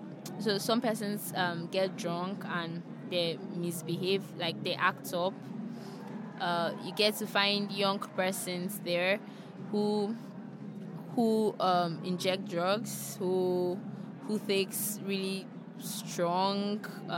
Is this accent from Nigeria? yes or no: yes; Nigeria; born or raised there